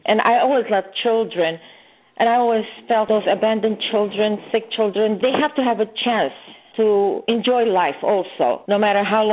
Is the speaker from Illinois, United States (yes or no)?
no; California, United States; also born or lived in Baghdad; I come from an Armenian descent. I was born in Baghdad, but grew up here in California all my life.